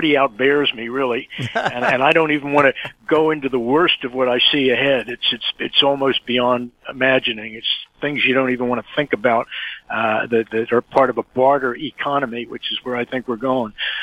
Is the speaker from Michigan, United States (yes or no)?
no; Margate, New Jersey, United States; You know, I grew up in Margate, New Jersey. It's one of the barrier islands off South Jersey.